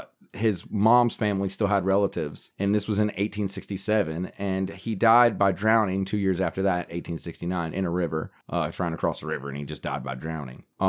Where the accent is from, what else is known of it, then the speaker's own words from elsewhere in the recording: Anderson, South Carolina, United States; So when I was growing up in Anderson, South Carolina, there was this road called Mant's Jolly Road.